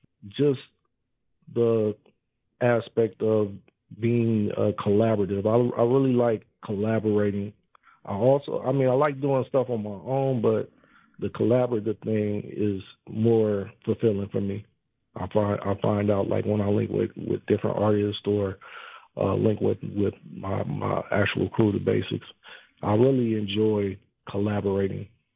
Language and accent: English; Toledo, Ohio, United States; Well, I'm from the south side of Toledo. Really grew up on south side and west side of Toledo, yeah.